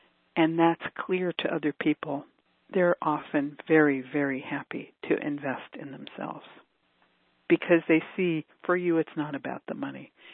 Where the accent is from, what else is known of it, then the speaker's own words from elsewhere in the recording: New York, United States; You know, I grew up in New York and everybody's heard the silly joke about how to get to Carnegie Hall